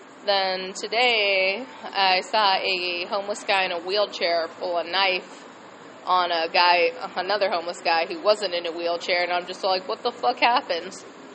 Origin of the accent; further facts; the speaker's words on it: Flagstaff, Arizona, United States; And then I was in Flagstaff, my hometown, for a couple weeks.